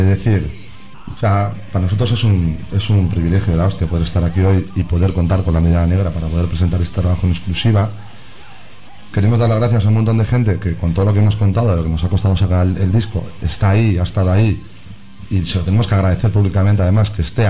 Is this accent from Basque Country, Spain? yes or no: yes; Basque Country, Spain; somos ciudadanos de Euskal Herria y euskera es la lengua que queremos, que amamos y que nos gustaría poder comunicarnos siempre en ella